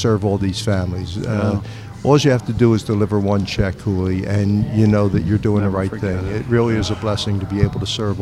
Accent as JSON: {"language": "English", "town": "Philadelphia", "region": "Pennsylvania", "country": "United States", "tie": "born or raised there", "said": "You know, my grandfather was a police officer. I grew up in Philadelphia, and so I grew up in a family that really revered the police officers and what they go through every day."}